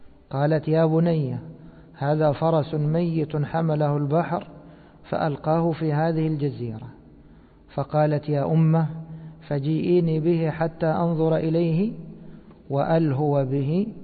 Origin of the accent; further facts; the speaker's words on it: Egypt; وفي سفرتنا هذه إلى بلادنا مصر